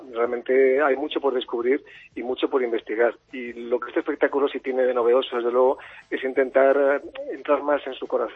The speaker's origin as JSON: {"language": "Spanish", "region": "Andalusia", "country": "Spain", "said": "Yo con Lorca hacía muchos años que quería entrar como dramaturgo, como andaluz."}